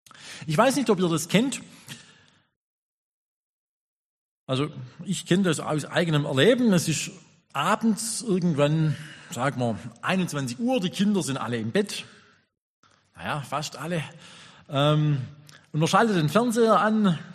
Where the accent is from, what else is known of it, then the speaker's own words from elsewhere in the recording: Baden-Württemberg, Germany; Als Schwabe bezahlt hat man den Namen dafür